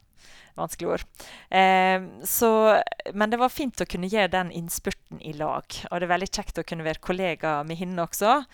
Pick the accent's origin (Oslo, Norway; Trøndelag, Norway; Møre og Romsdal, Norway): Møre og Romsdal, Norway; Valderøya; jeg vokste opp på Valdrøya, sammen med foreldrene mine og tre søsken. To brødre og en søster. Ja. Så der hadde jeg mine første gode år, og bodde der ganske lenge, og flyttet vekk når jeg studerte, og så flyttet jeg tilbake igjen til Valdrøya.